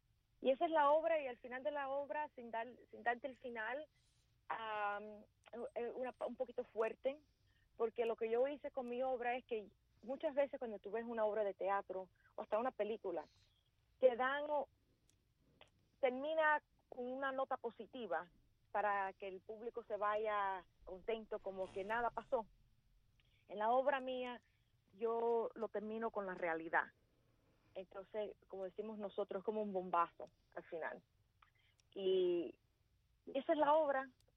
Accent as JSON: {"language": "Spanish", "town": "New Orleans", "region": "Louisiana", "country": "United States", "tie": "born there", "said": "Nací en New Orleans."}